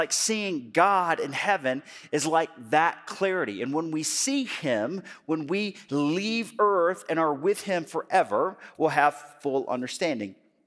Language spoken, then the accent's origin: English; Birmingham, Alabama, United States; I believe that he was still in my hometown of Birmingham, Alabama.